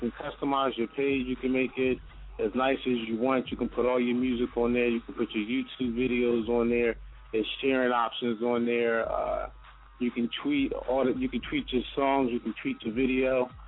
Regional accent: Philadelphia, Pennsylvania, United States; and we're from Philadelphia, so. Sort of Philly background.

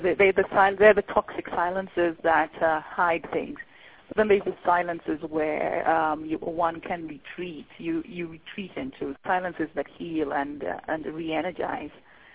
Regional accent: Kenya; I hope I write as a Kenyan, and we are a very multilingual, multicultural society. From the time we're born, we negotiate different languages and different ways of being and different cultures right from the beginning.

